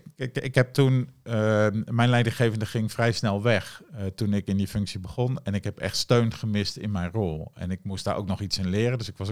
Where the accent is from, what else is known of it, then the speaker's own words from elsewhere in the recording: Amsterdam, North Holland, Netherlands; Ik kom uit de Jordaan in Amsterdam. Dus ik heb een nuchtere Amsterdamse eigenwijsheid.